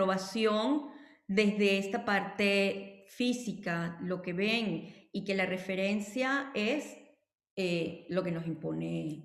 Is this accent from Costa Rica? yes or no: no; Venezuela; yo como venezolana, es un país donde la belleza física es un ícono mundial.